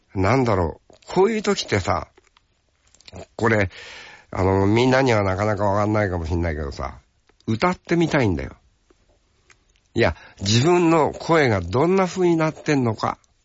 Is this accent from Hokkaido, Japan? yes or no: yes; Hokkaido, Japan; 尾というところで生まれ育ちました。私は足尾ですから、同じ十勝管内でも、俺は山の方。